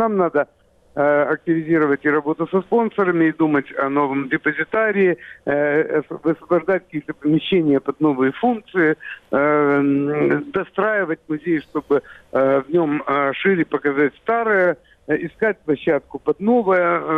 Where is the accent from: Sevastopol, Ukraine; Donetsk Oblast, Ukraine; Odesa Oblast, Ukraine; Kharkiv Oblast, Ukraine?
Odesa Oblast, Ukraine; Odesa; Я одессит, но она используется очень часто как альтернатива, потому что я украинец, с этим надо как-то вот что-то делать. Но я одессит, это все равно я одессит.